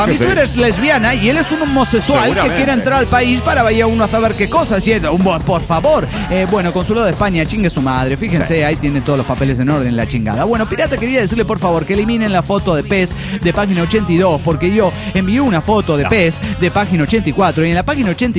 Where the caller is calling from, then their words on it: Tarija, Bolivia; de Tarija, Bolivia.